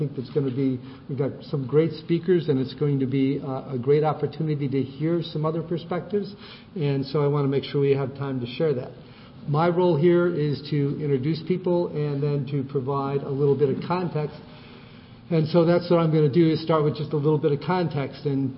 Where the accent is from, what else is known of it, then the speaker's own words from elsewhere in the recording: Chicago, Illinois, United States; We're all in Chicago, and I'm from Chicago